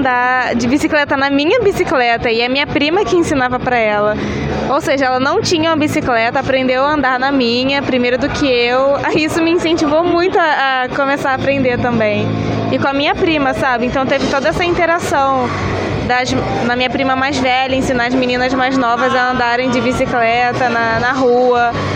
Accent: Queimados, Rio de Janeiro, Brazil; sou de Queimados, tenho 21 anos.

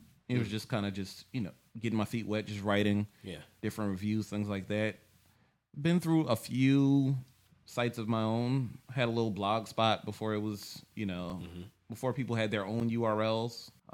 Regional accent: New York, United States; I don't know if people could tell I'm from New York just looking at me. Like, I don't carry myself like I'm from New York. It's just where I'm from.

